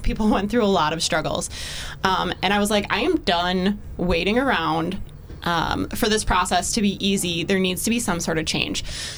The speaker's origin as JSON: {"language": "English", "town": "Oshkosh", "region": "Wisconsin", "country": "United States", "tie": "born or raised there", "said": "I grew up here in Oshkosh."}